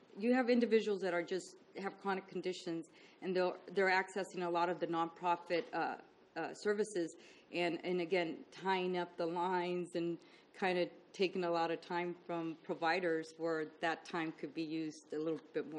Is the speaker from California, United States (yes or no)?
yes; California, United States; because I came from Santa Barbara County.